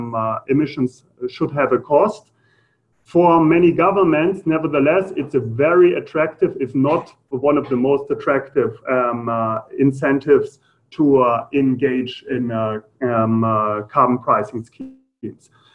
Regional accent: Germany; accent: German; English is a second language; not everybody is familiar with my German accent.

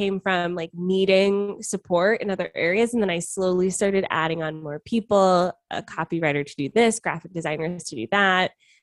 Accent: Atlanta, Georgia, United States; moved away as an adult; now in Canada; Yeah, so part of that was why I moved to Canada in the first place. I'm originally from the US.

